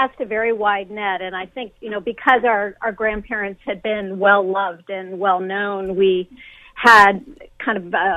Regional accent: Oakland, California, United States; I grew up primarily in a city. I grew up in Oakland, California

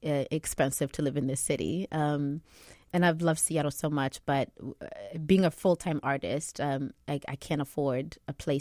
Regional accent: Kenya; moved away; growing up in Kenya, I was black and that's it.

